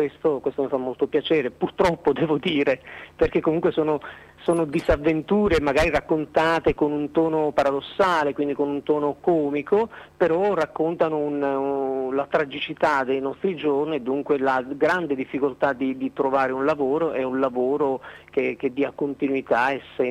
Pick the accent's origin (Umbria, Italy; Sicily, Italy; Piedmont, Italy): Sicily, Italy; io essendo siciliano lo conosco molto bene questo modo di reagire.